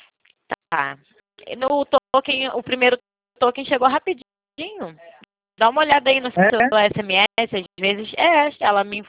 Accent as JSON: {"language": "Portuguese", "region": "Rio de Janeiro", "country": "Brazil", "said": "eu sou carioca."}